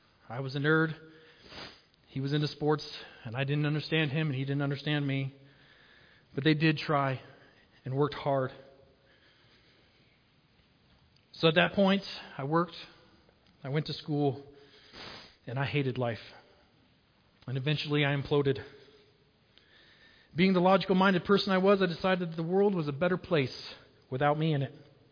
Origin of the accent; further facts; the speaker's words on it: Maybell, Colorado, United States; also born or lived in Craig; I was born here in Craig. I'm one of y'all. We moved around a lot before the age of 5, but at 5, we moved back to Maybell because my dad was given an opportunity to work at the sheriff's department, and I grew up there. I'm a true Maybellite